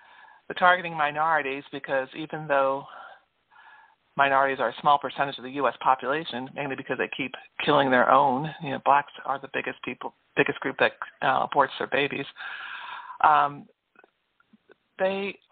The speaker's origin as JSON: {"language": "English", "country": "United States", "tie": "born or raised there", "said": "I grew up near Philadelphia and New York City. I know what I'm talking about."}